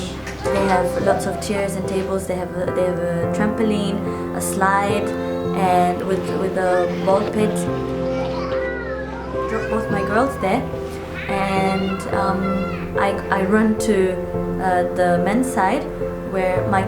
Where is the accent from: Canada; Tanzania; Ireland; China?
Tanzania; Bismillahir Rahmanir Rahim. … I am from Tanzania. I am 26 years old